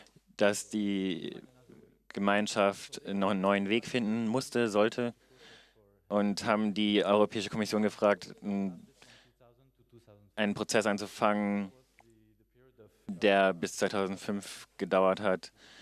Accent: Brussels, Brussels-Capital Region, Belgium; German is a second language; ich bin aus Brüssel, Belgien.

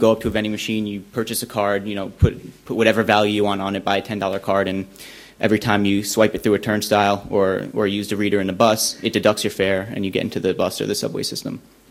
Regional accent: New York, United States; I'm from New York.

